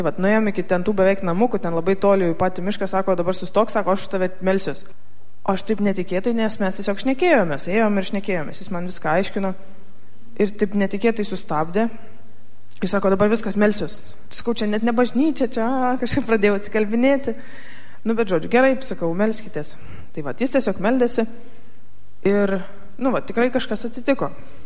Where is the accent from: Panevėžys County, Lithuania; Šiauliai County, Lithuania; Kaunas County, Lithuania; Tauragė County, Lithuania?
Kaunas County, Lithuania; Jonava; esu iš Jonavos